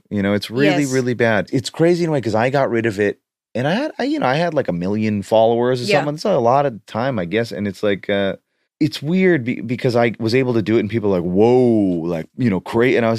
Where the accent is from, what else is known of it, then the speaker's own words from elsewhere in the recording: Canada; I grew up near the Rocky Mountains in Canada